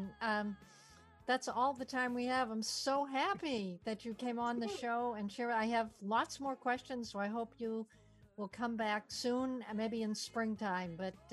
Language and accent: English; Winthrop, Massachusetts, United States; Jack LaLanne, I think he's from my hometown of Winthrop, Massachusetts.